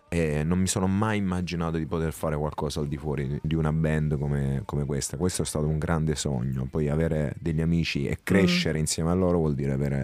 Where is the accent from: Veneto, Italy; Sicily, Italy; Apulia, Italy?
Apulia, Italy; io che ho vissuto la mia terra, come chiunque lo abbia fatto con devozione e ammirazione